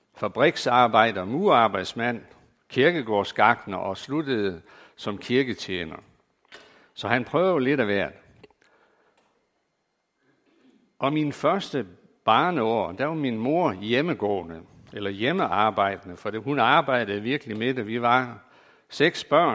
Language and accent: Danish; Skive, Central Denmark Region, Denmark; jeg er født og opvokset i Skive i 1950, så jeg tilhører det grå guld, som mange af jer gør også. Jeg kommer fra et arbejderhjem med tilknytning til KFM-spejderne, KFM og K og Indre Mission.